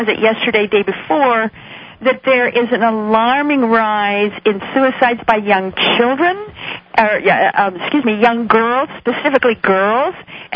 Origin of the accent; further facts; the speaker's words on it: Boise, Idaho, United States; I'm from Boise, Idaho